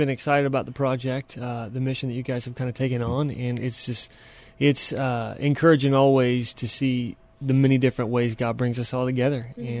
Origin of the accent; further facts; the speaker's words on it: Tulsa, Oklahoma, United States; Yeah, the quick version is I grew up in the middle of the country. Grew up in Oklahoma, Tulsa, Oklahoma, and born to a large, loud Italian family.